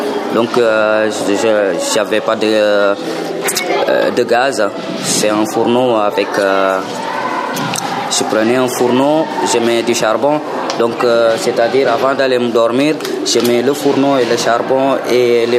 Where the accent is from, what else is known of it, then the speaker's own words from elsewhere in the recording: Dakar, Senegal; born there; Moi je suis sénégalais, je suis un peu du Sénégal. Je suis né à Dakar et mes grands-parents ils viennent de la région du fleuve.